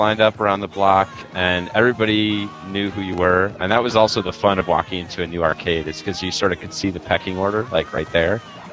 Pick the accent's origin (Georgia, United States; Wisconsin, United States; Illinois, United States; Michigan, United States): Illinois, United States; Chicago; I grew up in Chicago, and that's where I came from playing, and Midway's from Chicago